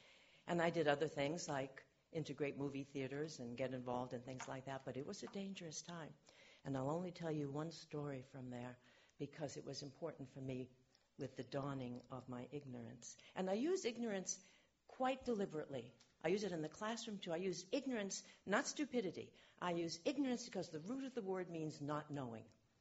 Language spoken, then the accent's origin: English; Boston, Massachusetts, United States; There was a beach. I come from Boston. There was a coast.